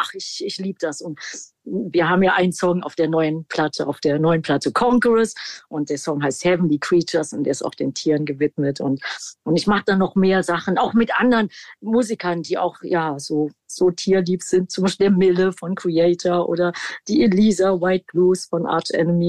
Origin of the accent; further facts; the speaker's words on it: Düsseldorf, North Rhine-Westphalia, Germany; ja, jetzt letztens so in Düsseldorf, meiner alten Heimat